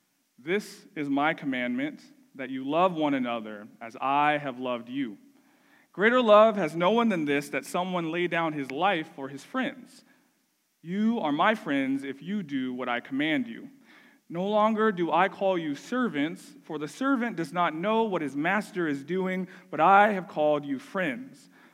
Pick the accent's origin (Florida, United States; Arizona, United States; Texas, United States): Florida, United States; Gainesville; I was from the South. I was from Gainesville, Florida.